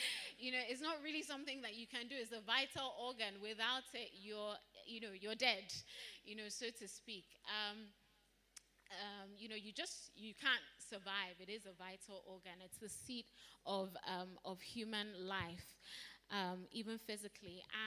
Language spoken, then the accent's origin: English; Dublin, Leinster, Ireland; when I was growing up in Dublin